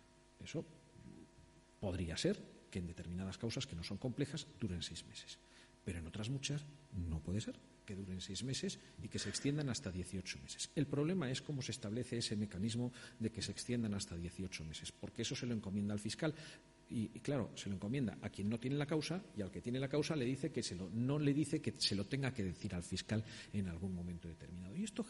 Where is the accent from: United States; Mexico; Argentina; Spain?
Spain; yo que soy ciudadano español